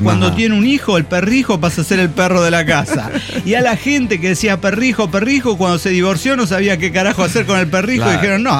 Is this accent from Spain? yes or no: no; Mexico; Como mexicano